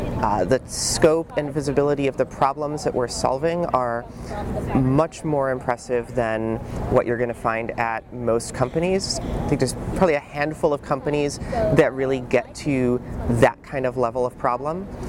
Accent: Midwest, United States; moved away as an adult; now in Seattle, United States; So different from growing up in the Midwest. There are actually mountains and terrain. Everything's not flat.

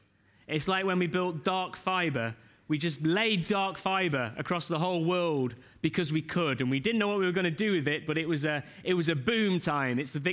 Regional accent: United Kingdom; I'm British.

